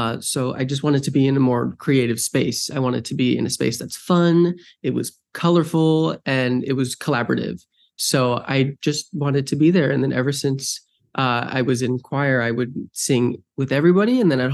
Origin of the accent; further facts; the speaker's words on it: New Jersey, United States; I'm from New Jersey. My family's all from New York. I grew up doing theater.